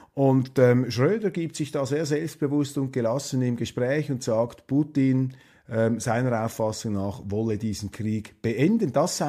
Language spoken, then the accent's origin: German; Switzerland; Ich weiß nicht, ob wir Schweizer befugt sind